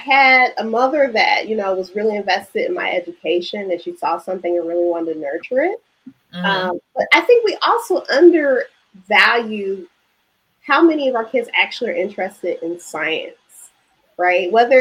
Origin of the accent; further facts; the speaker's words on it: Chicago, Illinois, United States; I was very fortunate being growing up in Chicago